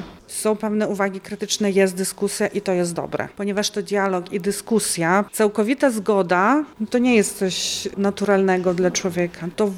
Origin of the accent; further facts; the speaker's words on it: Ukraine; przekonaliśmy świat do tego, że jesteśmy ofiarami, że jesteśmy Ukraińcami